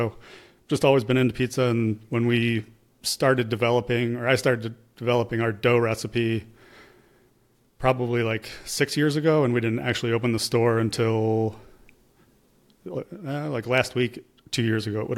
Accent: Chicago, Illinois, United States; Growing up in Chicago, my best friend, since I've known him since probably our freshman year of high school.

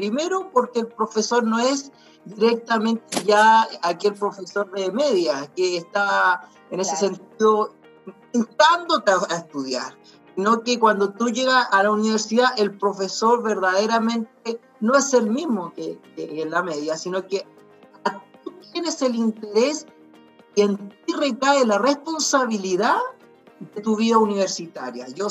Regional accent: Rancagua, O'Higgins, Chile; siendo que tenía al lado Santiago, siendo que yo vengo de Rancagua.

